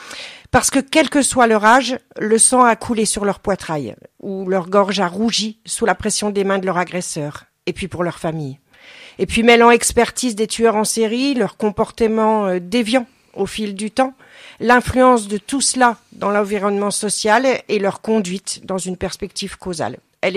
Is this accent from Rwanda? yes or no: no; Charleville-Mézières, Grand Est, France; je suis née à Charleville-Mézières, j'ai vécu là-bas pendant toute la période criminelle de Fourniret.